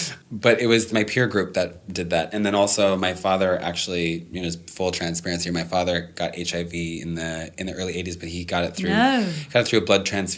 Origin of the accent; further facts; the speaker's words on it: Minnesota, United States; I grew up in Minnesota and I was always kind of bullied and thrown into lockers and da-da-da.